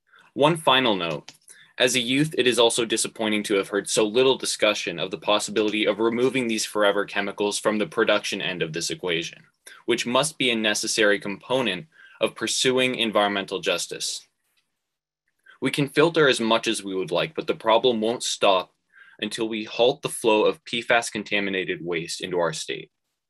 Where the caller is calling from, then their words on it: Fryeburg, Maine, United States; I'm joining from Fryeburg, Maine